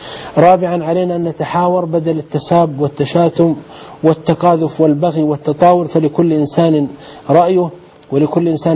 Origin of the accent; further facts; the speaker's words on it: Saudi Arabia; جينا من بلاد الحرمين من السعودية